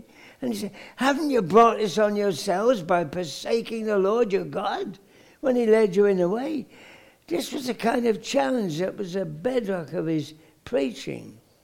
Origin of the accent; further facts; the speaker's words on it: England, United Kingdom; I'm an Englishman, of course, and a big fan of Queen Elizabeth.